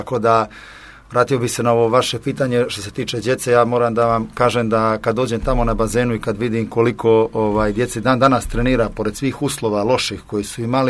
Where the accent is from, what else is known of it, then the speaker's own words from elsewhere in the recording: Kotor, Kotor Municipality, Montenegro; mi smo inače svi iz Kotora jako talentovani, znamo da igramo vaterpolo